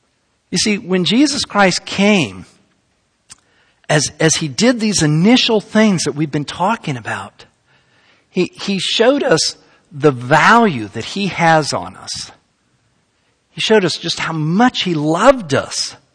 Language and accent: English; Salt Lake City, Utah, United States; You know, I grew up in Salt Lake, Utah.